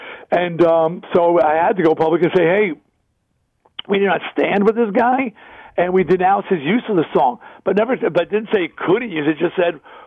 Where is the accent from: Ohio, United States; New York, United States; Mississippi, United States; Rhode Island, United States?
New York, United States; he's riding a subway in New York, and I'm from New York